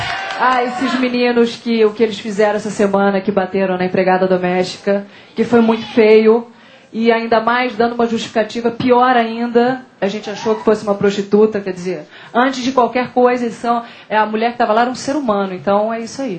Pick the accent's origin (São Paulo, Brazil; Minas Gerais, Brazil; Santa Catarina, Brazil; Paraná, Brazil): Paraná, Brazil; Curitiba; born there; Curitiba.